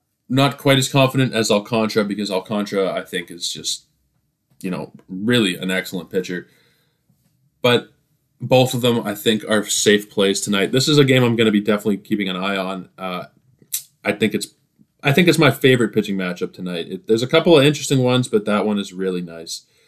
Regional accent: Toronto, Ontario, Canada; Let's go on to my hometown, Toronto Blue Jays

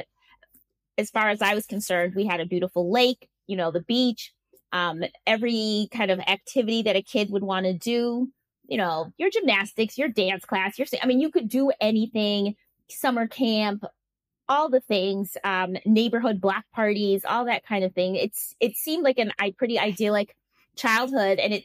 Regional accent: Milwaukee, Wisconsin, United States; But growing up in Milwaukee was actually quite picturesque in a lot of ways, in the sense that most people don't think of Milwaukee as great places to live or anything.

